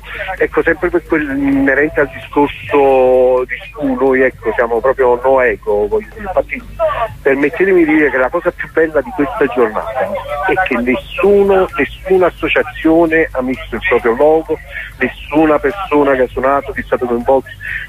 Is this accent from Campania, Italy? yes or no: no; Apulia, Italy; cresciuto in Salento, voglio dire, è proprio tornare bambino, ecco.